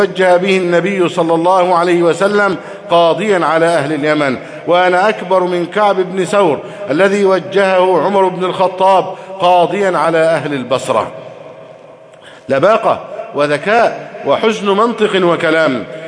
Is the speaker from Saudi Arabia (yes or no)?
no; Egypt; اللهم احفظ بلدنا مصر أمنا أمانا، سخاء رخاء.